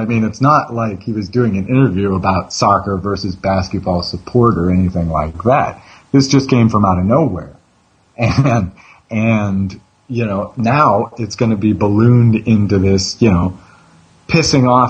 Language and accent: English; United States; as an American